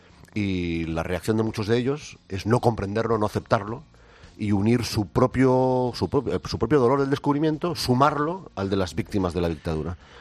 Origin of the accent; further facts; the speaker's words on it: Spain; de la cual nosotros como españoles somos partícipes